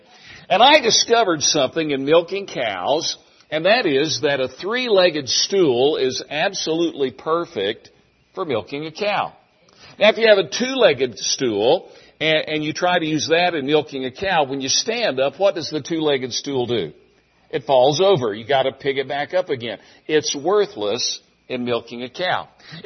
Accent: Tennessee, United States; Most of you realize and remember that I was from an unchurched family, a farm family in Tennessee. I grew up without knowing the Lord, came to Christ at the age of 10.

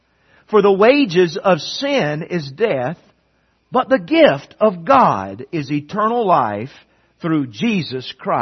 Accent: Southern US, United States; I grew up in the South, and I didn't really know much about stuffing growing up, okay?

